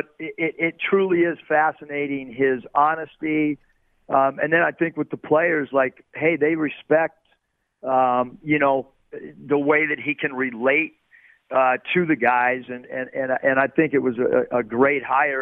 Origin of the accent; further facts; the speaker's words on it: San Diego, California, United States; because obviously we did not have any real connection growing up in San Diego and being from the West Coast.